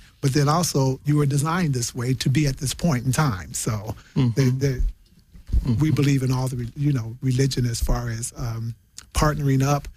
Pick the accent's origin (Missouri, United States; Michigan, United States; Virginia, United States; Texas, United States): Michigan, United States; Idlewild; we went to Idyllwild, Michigan, which is my hometown.